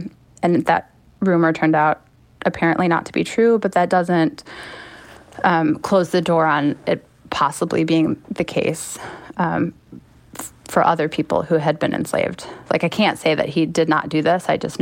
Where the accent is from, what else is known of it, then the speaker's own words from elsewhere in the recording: Chicago, Illinois, United States; I'm not from the South originally. I was raised in Chicago, but my dad is from Mississippi. My mom is from Tennessee. My entire family is Southern.